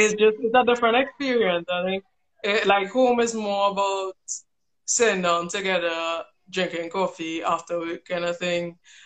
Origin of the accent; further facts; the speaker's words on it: Trinidad & Tobago; I'm born and raised in Trinidad with some coffee farmers. My grandparents are coffee farmers.